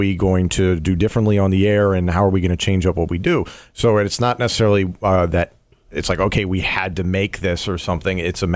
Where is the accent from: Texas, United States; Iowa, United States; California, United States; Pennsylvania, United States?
Pennsylvania, United States; Philadelphia; So I grew up in the Philadelphia area. I lived here until I was about 12 years old.